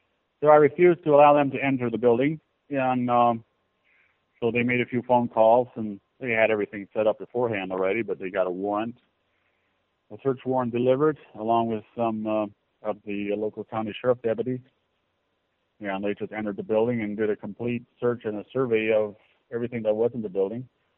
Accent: Ohio, United States; now in Wisconsin, United States; we grew up Amish, both me and my wife, and we left the Amish faith about 5 years ago. We moved out from Ohio, bought this 157 acres here in Wisconsin

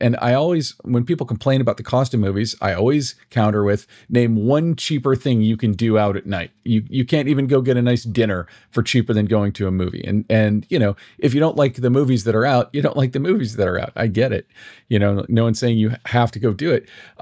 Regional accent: Maitland, Florida, United States; My hometown theater, the Enzian Theater in Maitland, Florida, that is, I used to be a projectionist and a manager there.

